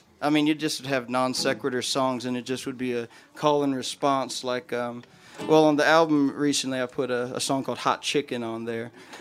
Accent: Phoenix, Arizona, United States; I was born and raised in Arizona, in Phoenix, mm-hmm. Just downtown Phoenix, and I lived there all the way through college.

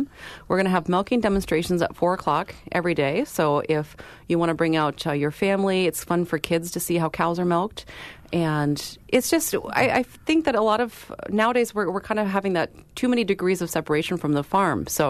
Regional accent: Washington, United States; When I grew up in Washington State, there was a commune up the road from us

